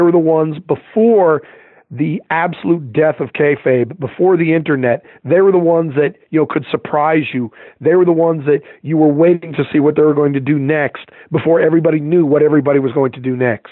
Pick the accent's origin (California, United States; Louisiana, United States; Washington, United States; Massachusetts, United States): Massachusetts, United States; Boston; And it's probably because I'm from Boston, and you know, the northern attitude may rub some people the wrong way